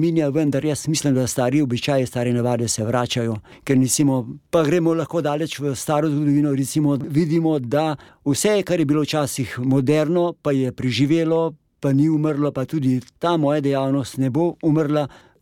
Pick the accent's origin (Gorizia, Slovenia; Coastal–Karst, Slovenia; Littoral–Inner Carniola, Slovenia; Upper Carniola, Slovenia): Upper Carniola, Slovenia; Podstoržič; prihajam iz področja iz Podstoržiča